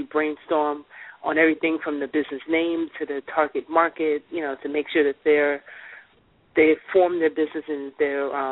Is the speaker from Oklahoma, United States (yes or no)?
no; New York City, New York, United States; Well, I'm from New York City.